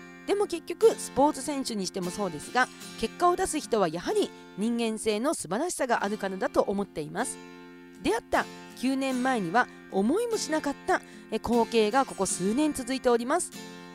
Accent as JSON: {"language": "Japanese", "town": "Kushiro", "region": "Hokkaido", "country": "Japan", "tie": "born or raised there", "said": "オイラとはその5ヶ月後の2015年の1月の3日地元釧路の"}